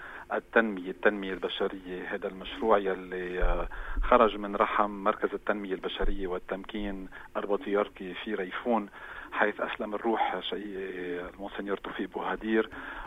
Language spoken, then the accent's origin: Arabic; Lebanon; ونحن كمان كلبنانيين